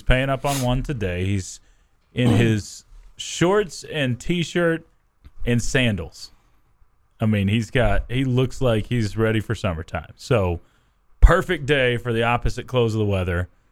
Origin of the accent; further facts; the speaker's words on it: Dumas, Texas, United States; I mean, I grew up in Dumas, so we had a little bit more of a tundra feel up there.